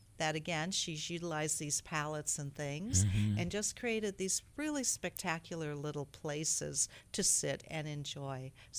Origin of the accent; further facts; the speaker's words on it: Ohio, United States; I grew up in Ohio. about an hour south of Cleveland in a rural area.